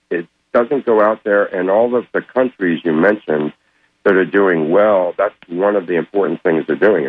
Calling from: Tampa, Florida, United States; from Tampa.

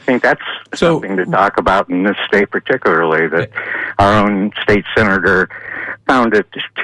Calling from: Largo, Florida, United States; Yeah, this is … from Largo.

